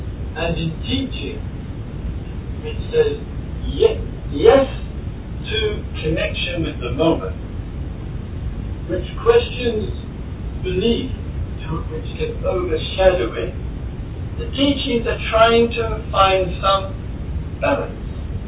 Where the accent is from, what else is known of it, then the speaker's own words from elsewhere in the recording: England, United Kingdom; because I'm English, I think we must be the laziest group of in terms of learning foreign language.